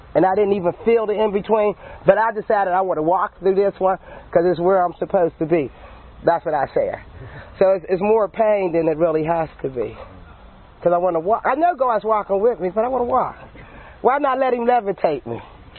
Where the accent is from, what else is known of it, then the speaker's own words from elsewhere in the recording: Pittsburgh, Pennsylvania, United States; born there; I'm the youngest of eight. I was born in Pittsburgh on Wiley Avenue, which is a block and a half away from Center Avenue.